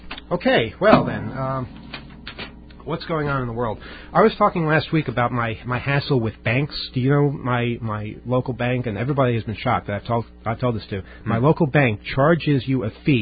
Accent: Louisiana, United States; I'm from Acadia, which is the name for the south central region of Louisiana where Cajun culture is located

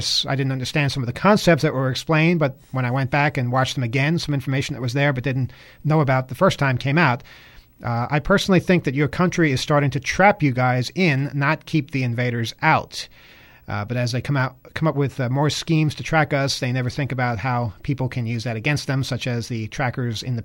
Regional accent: British Columbia, Canada; I'm 16 from British Columbia

